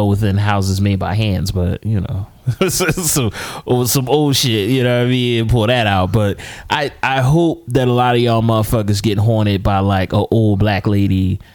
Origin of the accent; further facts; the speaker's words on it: Philadelphia, Pennsylvania, United States; I'm from Uptown. That used to be, fucking Noam Chomsky grew up in my neighborhood. Uptown, or West Oak Lane, used to be like a Jewish area.